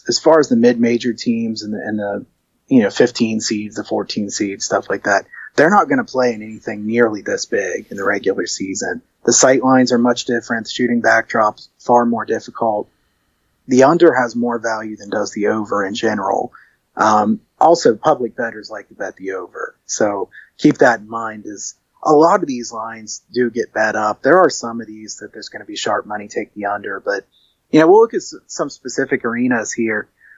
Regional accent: Ohio, United States; I root for Cincinnati from there since I'm from Ohio.

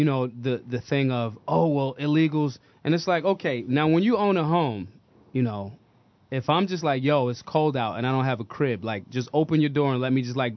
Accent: Pennsylvania, United States; Pittsburgh. I'm from Pennsylvania. So now when I look through Philly and when I see, when I was super young, I remember those textile jobs, those manufacturing jobs.

